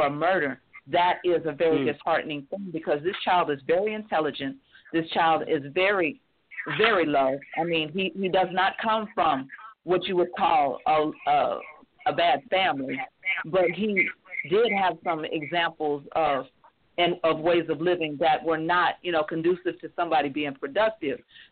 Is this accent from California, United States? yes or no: yes; Sacramento, California, United States; born there; now in Louisiana, United States; When I was born in Sacramento, California, which was the crime capital of the United States